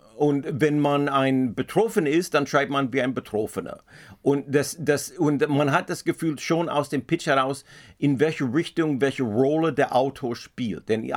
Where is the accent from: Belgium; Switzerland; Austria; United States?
United States; German is a second language; now in Germany; Ich bin ja ein Amerikaner, ich lebe hier seit 30 Jahren